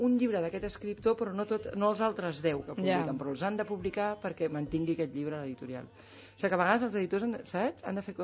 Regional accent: Catalonia, Spain; M'agrada el meu poble de l'Empordà, a mi.

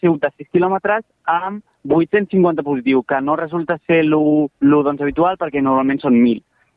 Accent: Catalonia, Spain; anem molts a la secció espanyola que som catalans

